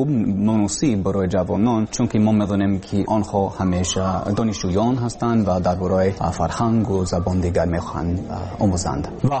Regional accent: Texas, United States; born there; Persian is a second language; also born or lived in Seattle, United States; من زادگاهم تکساس، ایالت تکساس و در آنجا در دانشگاهی تکساس در شهری آستن در تاکتی تکساس تحصیل میکردم

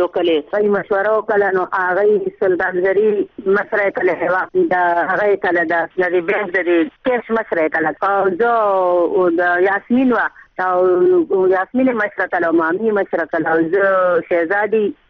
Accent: Khyber Pakhtunkhwa, Pakistan; مونږ د چوګوجر کلی دی. زمونږ چمکني سره پیښې دی.

